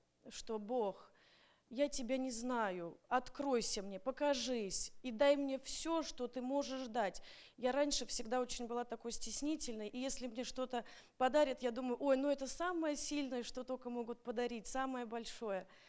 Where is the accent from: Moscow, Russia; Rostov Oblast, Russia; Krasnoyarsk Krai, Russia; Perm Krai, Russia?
Moscow, Russia; now in Seattle, United States; я из Москвы, я в Сиэтле недавно